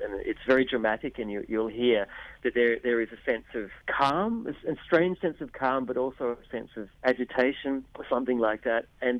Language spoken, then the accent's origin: English; Australia; it didn't represent my values as an Australian.